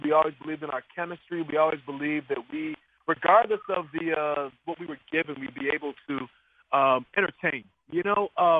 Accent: Boston, Massachusetts, United States; it was actually in Boston, in my hometown

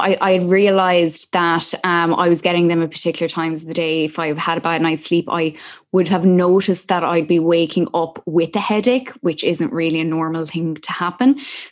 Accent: Dublin, Leinster, Ireland; now in New York, United States; And I was I was in Dublin. I was home from New York.

